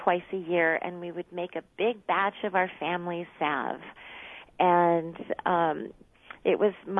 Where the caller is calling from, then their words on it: California, United States; Yes, I'm calling from Southern California, so you got me into work a little early this morning